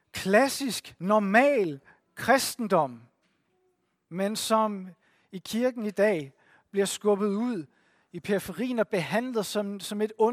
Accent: Capital Region, Denmark; Jeg er opvokset på Bornholm. Kirkeligt set er jeg vokset op hos dem med de ekstra lange møder.

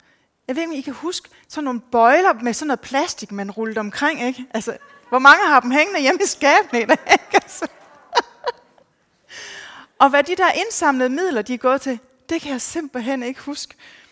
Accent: Hvidebæk, Zealand, Denmark; og vi er fra Hvidebæk. Vi blev kristne for 14 år siden

